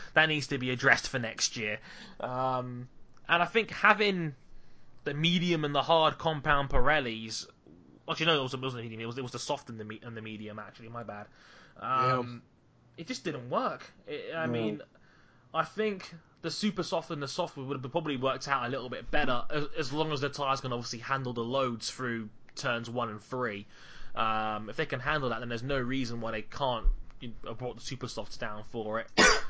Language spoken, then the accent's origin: English; Jamaica; Being the Jamaican guy that I am, unfortunately. We don't grow hair in a lot of areas.